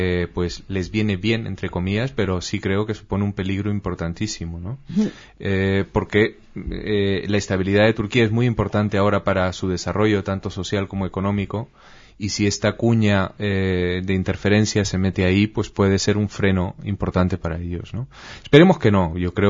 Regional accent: Spain; siendo español

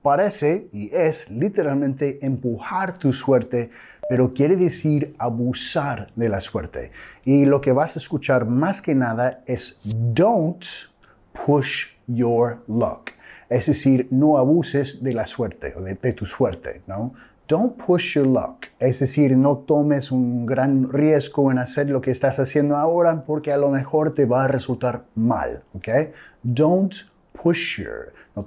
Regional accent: United States; Spanish is a second language; Gringolandia, Estados Unidos, mi país de origen, Canadá, Australia

